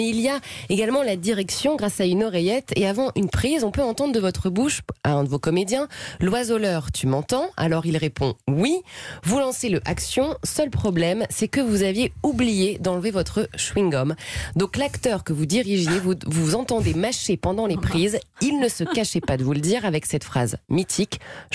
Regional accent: Hauts-de-France, France

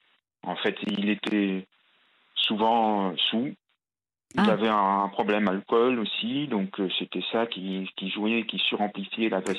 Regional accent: Paris, Île-de-France, France; born there; Et alors, donc, je suis né à Paris, d'une famille, en fait, de mixte, de parents immigrés, d'une mère de Bosnie et d'un père de Tunisie.

